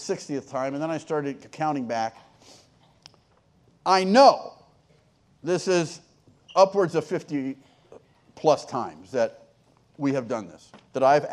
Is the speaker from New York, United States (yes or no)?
no; La Mesa, California, United States; I mean, I grew up in La Mesa. That's on the hill, not in the pit.